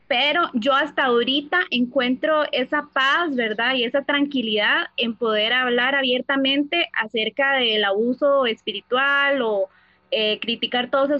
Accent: Costa Rica; soy de Costa Rica.

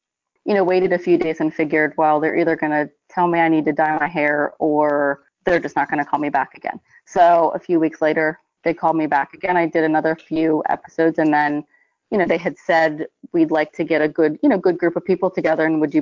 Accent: East Coast, United States; So I would not fit in with the look of the East Coast, which is crazy because I'm from the East Coast.

